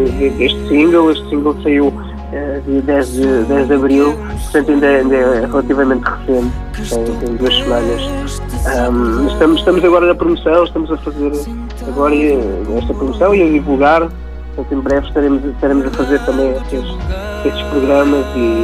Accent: Portugal; Além de Bispo, Portugal.

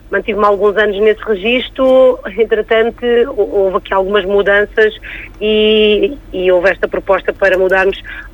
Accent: Carvoeiro, Faro, Portugal; Eu sou da Praia do Carvoeiro, do Conselho de Lagoa.

